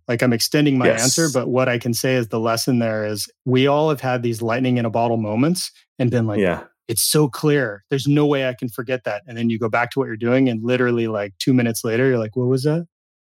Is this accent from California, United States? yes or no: yes; California, United States; It was a dishwasher at a pizza shop in my hometown in Southern California.